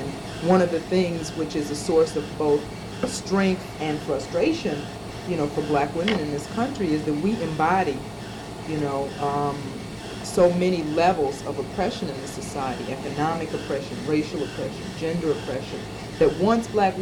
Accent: Detroit, Michigan, United States; I grew up in a black community in Detroit.

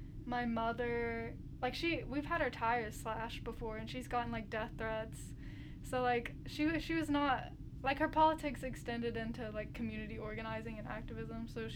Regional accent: Fort Oglethorpe, Georgia, United States; I grew up in Fort Oglethorpe, Georgia. Not to dox myself, but but it's like, I think now the population is 10,000, so it's been growing, and it's very red.

